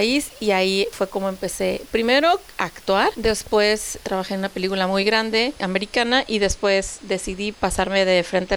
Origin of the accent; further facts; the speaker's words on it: Guadalajara, Jalisco, Mexico; born there; yo nací ahí casi en el ITESO